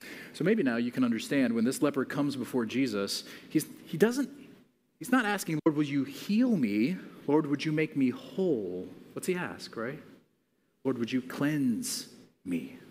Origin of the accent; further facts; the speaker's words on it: Mozambique; Growing up in Mozambique, it was a country that was coming out of 30 years of war and horrific poverty and so forth.